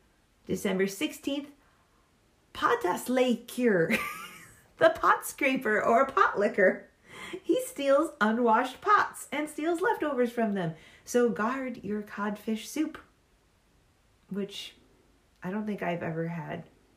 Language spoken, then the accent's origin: English; Midwest, United States; accent: Midwestern; I am an American with a Midwestern accent